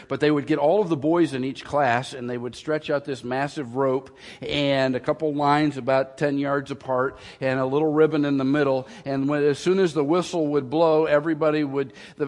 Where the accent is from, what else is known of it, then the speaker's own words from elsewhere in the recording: New York, United States; but where we grew up in Western New York, they would have a snow sculpture day